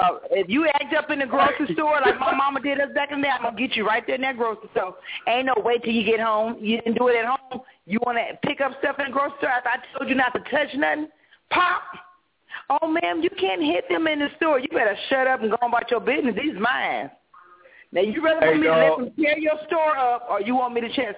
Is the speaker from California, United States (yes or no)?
yes; Compton, California, United States; Yeah, it ain't my city. I'm from L.A. I'm from Compton. I'm trying to learn.